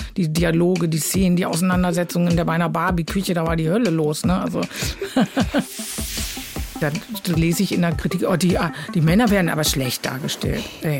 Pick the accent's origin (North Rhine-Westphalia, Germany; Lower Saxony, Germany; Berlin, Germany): Lower Saxony, Germany; Wedemark; ja, Wedemark bin ich auch quasi aufgewachsen